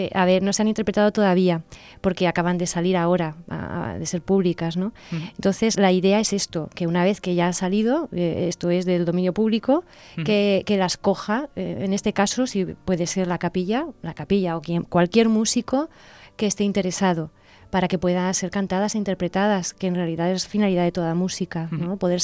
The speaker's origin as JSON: {"language": "Spanish", "town": "Elche", "region": "Valencian Community", "country": "Spain", "said": "ya que estamos trabajando la musicología en Alicante y nosotros somos de Elche, pues hacer nuestro trabajo en nuestra tierra"}